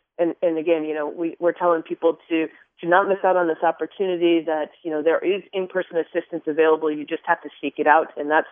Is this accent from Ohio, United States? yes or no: no; Kalamazoo, Michigan, United States; I was just talking to an individual the other day in my hometown of Kalamazoo